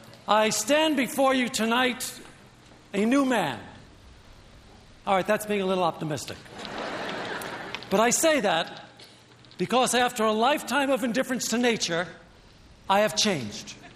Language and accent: English; Brooklyn, New York, United States; Let me give you some background. I grew up in Brooklyn. Of all the wonders and pleasures that exist in nature, none of them could be found in Brooklyn.